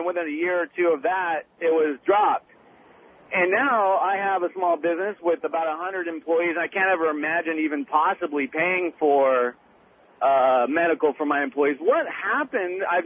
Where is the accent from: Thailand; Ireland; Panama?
Panama; Panama Canal Zone; moved away as an adult; now in United States; I grew up in the Panama Canal Zone.